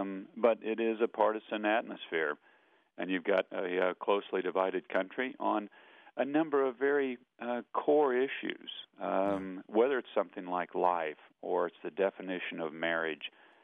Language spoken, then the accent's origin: English; Topeka, Kansas, United States; that happened in my hometown of Topeka, Kansas.